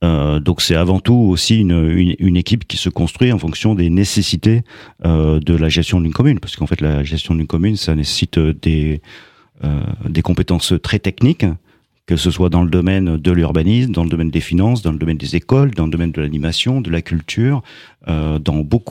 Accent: Auvergne-Rhône-Alpes, France; Mais en fait, je suis originaire de la Drôme provençale. Important, Drôme provençale, parce que c'est le sud de la Drôme, c'est là où il fait soleil, en fait. C'est en dessous de Valence.

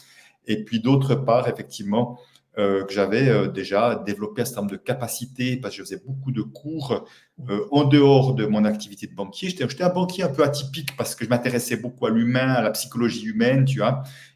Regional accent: Switzerland; accent: Swiss; L'enjeu sera de me décoder mon accent suisse déjà.

